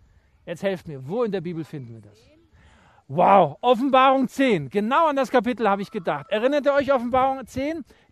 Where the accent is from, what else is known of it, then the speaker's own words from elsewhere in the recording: Germany; als wir nach zwei Jahren nach Deutschland zurückkamen, in eine große Gemeinde, und es war Sommer, ich habe es kühl empfunden in meinem Heimatland.